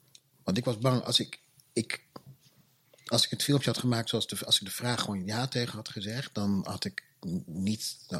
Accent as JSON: {"language": "Dutch", "country": "Netherlands", "tie": "born or raised there", "said": "ik ben opgevoed in Nederland met mijn kleur en met alle ervaringen die daarbij horen."}